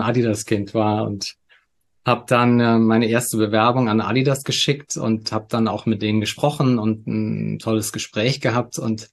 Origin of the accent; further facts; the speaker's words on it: Saarland, Germany; born there; moved away as an adult; now in Munich, Germany; bin 47 Jahre alt, bin verheiratet, habe 2 Kinder. Geboren bin ich im Saarland, lebe aber jetzt schon seit über 15 Jahren in München.